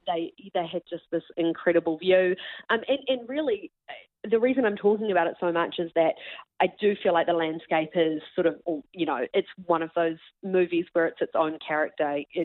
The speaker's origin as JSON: {"language": "English", "region": "Waikato", "country": "New Zealand", "tie": "born or raised there", "said": "I'm growing up in the Coromandel."}